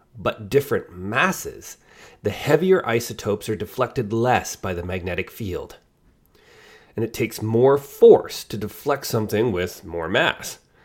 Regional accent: Canada; I am Canadian.

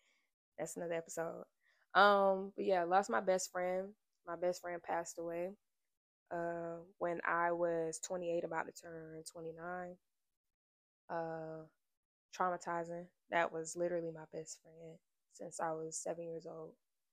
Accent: Florida, United States; But yeah, so I'm from South Florida, the child of an immigrant. My mother was from Jamaica. My dad is half Jamaican, so he's Jamaican like me.

